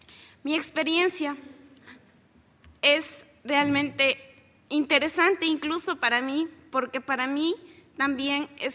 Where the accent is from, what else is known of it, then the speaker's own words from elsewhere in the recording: Salasaca, Tungurahua, Ecuador; Yo soy de Salasaca, para que se ubiquen rápidamente. Está a 3 horas al sur de Quito, en el centro del país, en la puerta a la Amazonía. Yo vengo de ahí.